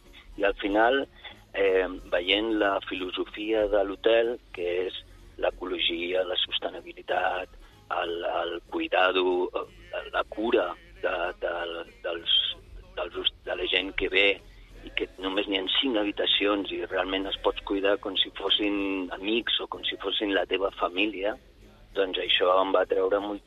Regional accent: Barcelona, Catalonia, Spain; born there; Sí, jo sóc nascut a la Barceloneta, igual que els meus pares i els avis, tots són pescadors i gent de la Barceloneta.

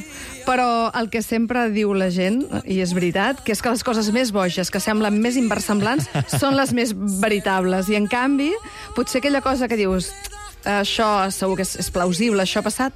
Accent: Tarragona, Catalonia, Spain; jo sóc una nena de pis, totalment, és a dir, jo vaig néixer a Tarragona i és allò que no sorties a jugar al carrer.

